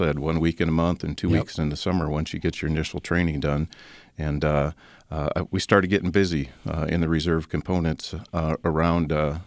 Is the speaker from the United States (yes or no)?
yes; Strawberry Point, Iowa, United States; And so Delaware County Memorial is where I was born, but I was raised in Strawberry Point, and I'm very proud of that.